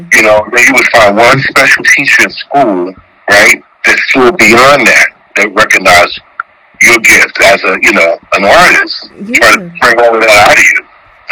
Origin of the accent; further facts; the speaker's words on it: Newark, New Jersey, United States; I lived on Stanley Avenue in Newark. I grew up in Newark, 10th Street. Stanley Avenue, Bergen, around that Clinton Avenue area.